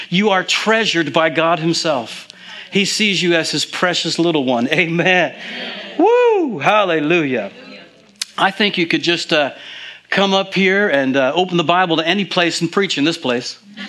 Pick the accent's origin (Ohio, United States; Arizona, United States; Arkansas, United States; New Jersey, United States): New Jersey, United States; I grew up here in New Jersey, in the southern part of New Jersey. We used to call it the Independent Commonwealth of South Jersey.